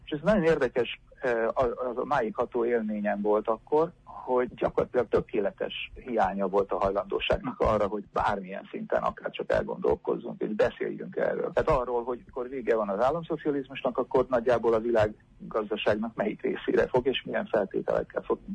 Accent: Budapest, Hungary; ugye én budapesti vagyok, tehát Magyarország volt ugye az elsődleges referenciapontom

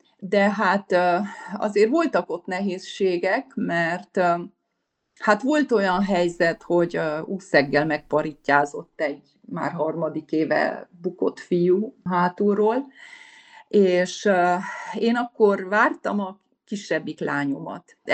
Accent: Marosfelfalu, Mureș County, Romania; also born or lived in Palacka / Sonkerék; Palackára került, ott volt, amikor én születtem, utána került el Sonkerékre, ott voltam óvodás, és Marosfelfaluba ment, akkor, amikor gyakorlatilag én negyedik osztályos voltam, és ott a faluban nem volt már ötödiktől magyar iskola

